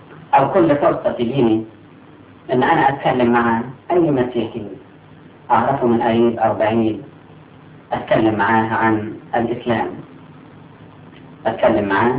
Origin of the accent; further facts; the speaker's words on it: Cairo, Cairo Governorate, Egypt; also born or lived in Sohag; وكنت من مواليد سوهاج، وجيت لمصر وانا عندي حوالي 4 سنين، وتربيت في منطقه اسمها منطقه مصر القديمه قريب من السبع كنايس، كنيسه المعلقه وكنيسه برباره وكنيسه ماري جرجس وكنيسه ابو سفين،